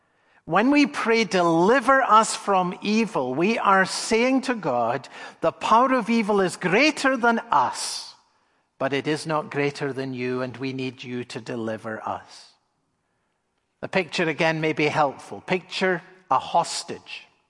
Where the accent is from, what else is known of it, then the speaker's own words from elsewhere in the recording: Edinburgh, Scotland, United Kingdom; I grew up in Edinburgh, Scotland.